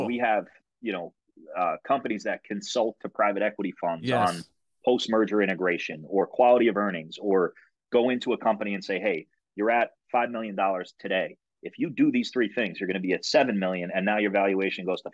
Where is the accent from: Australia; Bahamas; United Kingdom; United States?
United States; New Jersey; now in Boston, United States; No, I grew up down in Jersey and now up here there's Route 9 too in Boston.